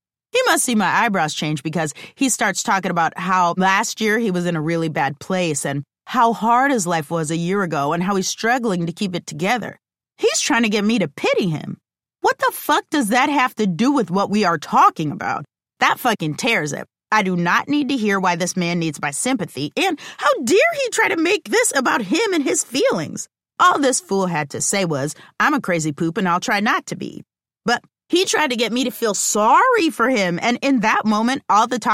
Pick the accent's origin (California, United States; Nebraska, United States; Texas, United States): Nebraska, United States; Omaha; It was the best way to learn, and unfortunately, a necessary thing growing up in Omaha.